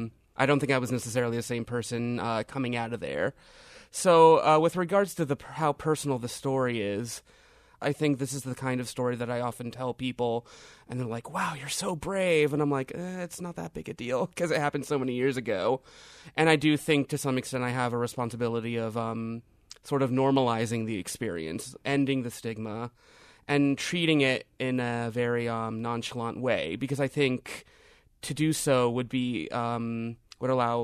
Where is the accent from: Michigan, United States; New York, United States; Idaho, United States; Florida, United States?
Florida, United States; Miami; And yeah, I'm from Miami. I own that a lot.